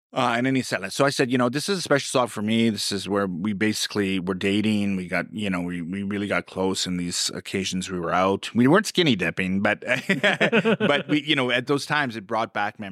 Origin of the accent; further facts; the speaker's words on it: Sudbury, Ontario, Canada; So the song brings us back because we grew up in Sudbury, Ontario.